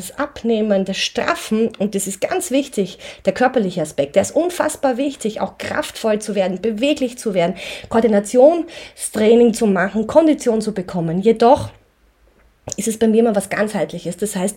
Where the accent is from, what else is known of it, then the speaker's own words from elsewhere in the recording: Styria, Austria; der zweite war ja dann in der Steiermark, in meiner Heimat.